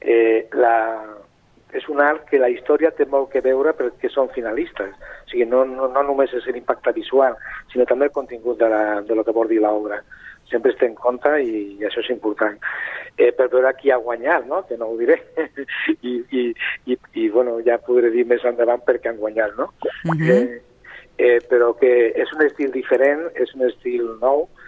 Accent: Catalonia, Spain; Jo sóc aranès, vaig néixer al Ties, a la Vall d'Ara. I, bueno, la meva mare d'Almeria, no?, el meu pare d'Almeria.

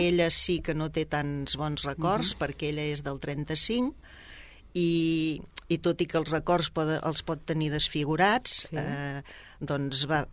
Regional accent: Sabadell, Catalonia, Spain; born there

